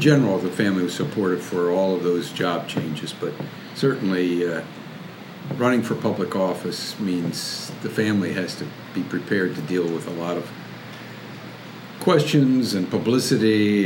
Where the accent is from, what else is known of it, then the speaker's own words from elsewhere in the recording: Wallingford, United States; also born or lived in Pennsylvania; I grew up first in Pennsylvania, and then I was 6 or 7, and my family moved to Wallingford. And then I have lived in Wallingford ever since.